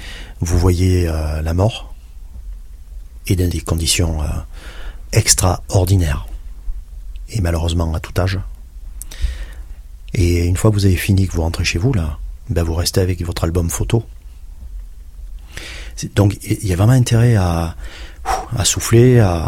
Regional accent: Marseille, Provence-Alpes-Côte d'Azur, France; now in Paris, France; Après, moi, je venais de Marseille.

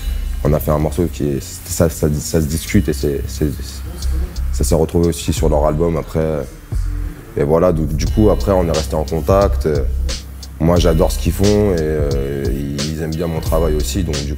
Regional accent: Montreuil, Île-de-France, France; je suis de Montreuil

